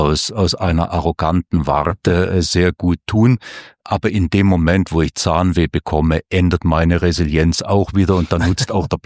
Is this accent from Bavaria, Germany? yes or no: no; Allensbach, Baden-Württemberg, Germany; ich bin in Allensbach aufgewachsen und dann da sieht man die Reichenau jeden Tag